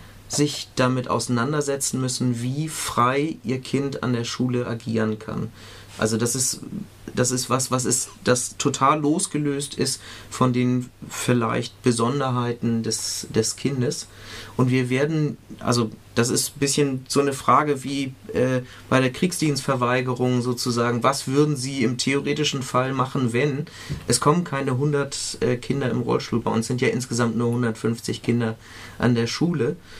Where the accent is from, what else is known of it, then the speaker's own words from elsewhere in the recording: Hamburg, Germany; In Hamburg ist das schon, also dort, wo ich herkomme, ist das schon seit Jahrzehnten Schulkultur gewesen.